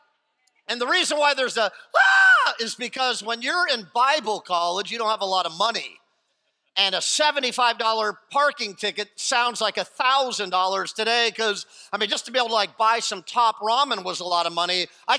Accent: Westlake Village, California, United States; I grew up in Westlake Village, and I'm like, what?

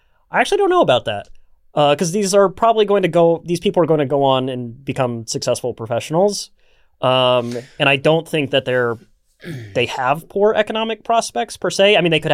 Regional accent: Oregon, United States; particularly if you come from the Midwest or I came from Oregon, which are like much whiter places

